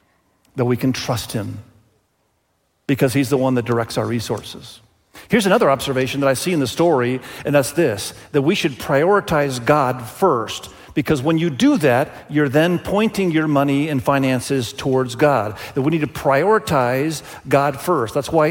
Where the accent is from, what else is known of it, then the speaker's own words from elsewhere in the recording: Indonesia; I grew up in Indonesia